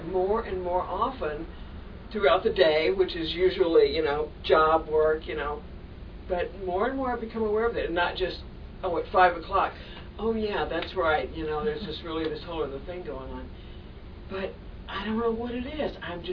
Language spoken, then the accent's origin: English; Texas, United States; also born or lived in San Francisco; I grew up in Southeast Texas. It's called the Bible Belt.